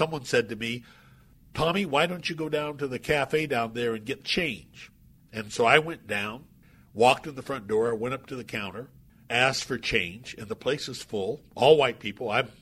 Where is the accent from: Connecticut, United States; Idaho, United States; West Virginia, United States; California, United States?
Idaho, United States; And I said, "Oh, no, I'm from Idaho."